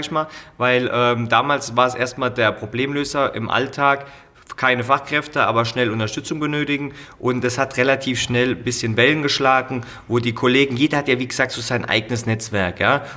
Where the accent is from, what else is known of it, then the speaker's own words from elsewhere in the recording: Germany; dass zumindest bei uns in Deutschland, ich weiß nicht genau, wie es bei euch in Österreich ist, aber bei uns in Deutschland über die ganzen letzten Jahre das Handwerk ein gewisses Image bekommen hat